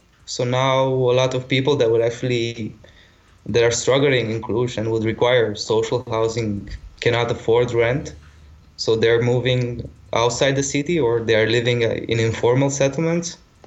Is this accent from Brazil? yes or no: no; Cluj County, Romania; English is a second language; I was born in Cluj, but then my parents moved away to a smaller town, like 100 kilometers from Cluj. And after that, I came back to Cluj to study at the university, and then I just stayed here.